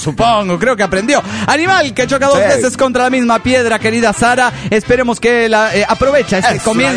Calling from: Caracas, Capital District, Venezuela; de Caracas, Venezuela.

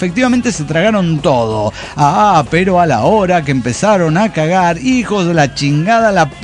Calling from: Córdoba, Argentina; de Córdoba, Argentina.

